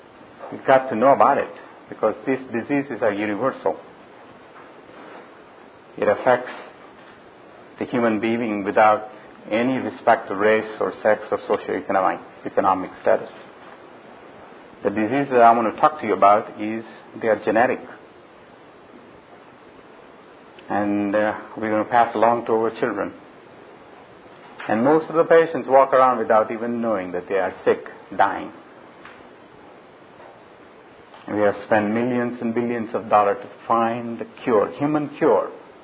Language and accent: English; Lewisville, Texas, United States; I'm from Louisville, Texas.